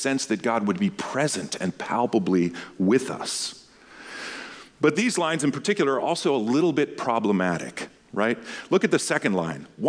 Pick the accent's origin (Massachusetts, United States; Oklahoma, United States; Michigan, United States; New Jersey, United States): Massachusetts, United States; I'm headed back to D.C., but where I grew up was just outside of Boston in New England.